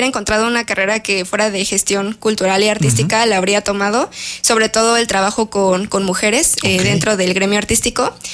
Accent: San Juan del Río, Querétaro, Mexico; now in Querétaro, Mexico; Yo soy de San Juan del Río. Y posterior, pues, inicié la carrera de artes visuales en San Juan. Sí. Y a mitad de la carrera me cambié acá a Querétaro.

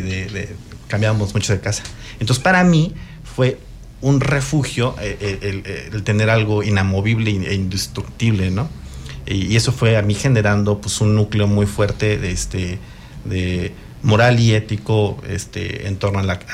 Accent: Hidalgo, Mexico; also born or lived in San Luis Potosí; Crecí en Hidalgo y me vine para acá a estudiar la carrera en la UAC.

